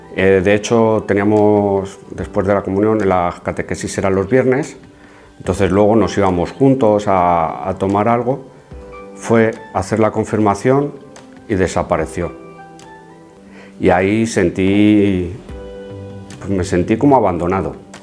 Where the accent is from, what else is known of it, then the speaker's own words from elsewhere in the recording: Alcorcón, Community of Madrid, Spain; yo soy de Alcorcón, de Madrid, y nací en una familia católica.